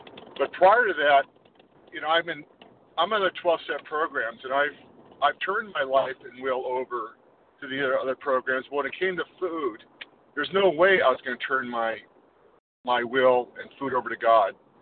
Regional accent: California, United States; I'm from Northern California.

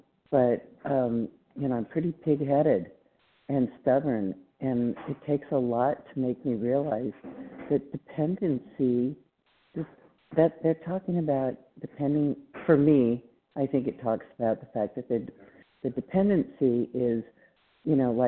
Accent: Texas, United States; from Texas, but I'm calling from Ohio today.

